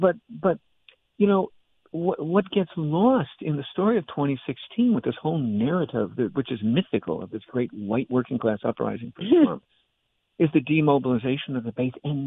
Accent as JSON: {"language": "English", "town": "Chicago", "region": "Illinois", "country": "United States", "said": "that's because I was from Chicago."}